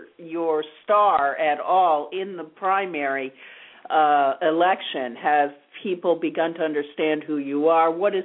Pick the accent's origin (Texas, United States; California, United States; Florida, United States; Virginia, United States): Florida, United States; I'm from South Florida. I'm from the state of Florida, Bruce.